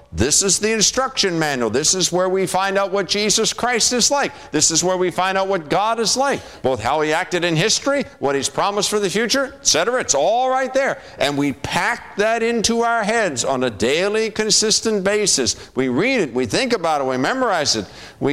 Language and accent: English; West Virginia, United States; I am from West Virginia.